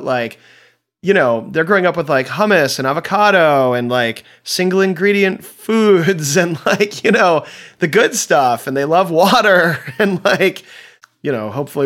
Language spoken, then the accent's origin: English; Chicago, Illinois, United States; also born or lived in Michigan; I grew up in Chicago, but there was we spent a lot of time in Michigan as well